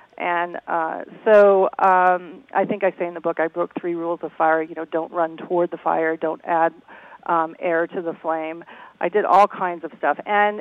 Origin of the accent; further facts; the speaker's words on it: Nevada, United States; born there; also born or lived in Colorado / Hawaii / California; I was born in Nevada. We moved to Colorado. Then we moved to Hawaii, which was a shock.